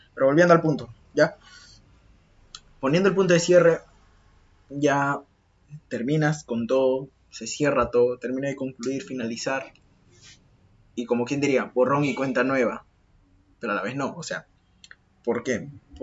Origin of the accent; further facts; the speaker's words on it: Peru; now in Lima, Peru; no son amigos de acá de Lima, son amigos de mi ciudad de donde vengo, literalmente. De mi provincia, de mi pueblito